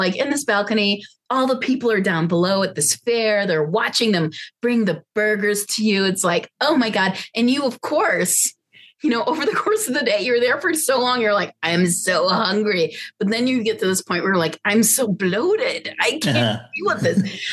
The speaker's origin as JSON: {"language": "English", "region": "Midwest", "country": "United States", "tie": "born or raised there", "lives_now": "Santa Fe, United States", "said": "You know, I grew up after we moved home from the overseas, I grew up in the Midwest."}